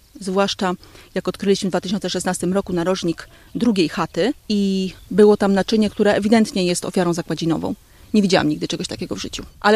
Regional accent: Chodlik, Lublin Voivodeship, Poland; ja pochodzę z Chodlika. Tam mieszkają moi rodzice i pamiętam pierwsze festyny w Chodliku.

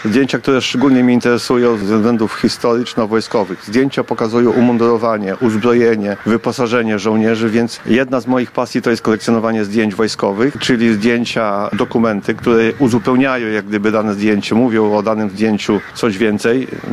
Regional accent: Biała Podlaska, Lublin Voivodeship, Poland; na przykład jednostki związane z Białą Podlaską, z moim rodzinnym miastem

